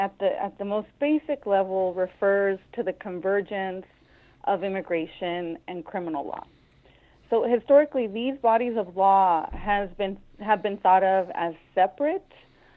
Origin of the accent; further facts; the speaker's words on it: San Luis, Arizona, United States; I grew up in Arizona in a really small border town called San Luis, which is right on the U.S.-Mexico border.